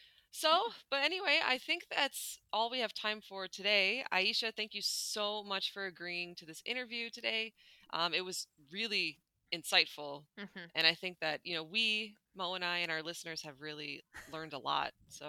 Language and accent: English; Canada; Like as a Canadian, like because our I think our education system, like public education system, is more or less equal across the board.